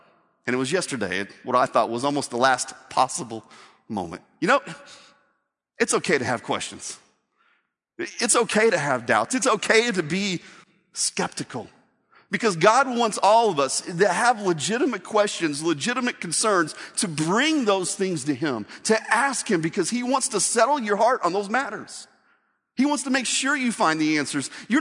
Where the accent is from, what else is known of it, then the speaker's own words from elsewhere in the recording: Evansville, Indiana, United States; born there; Now, I was born on December 7th, 1973, at Welburn Hospital in Evansville, Indiana.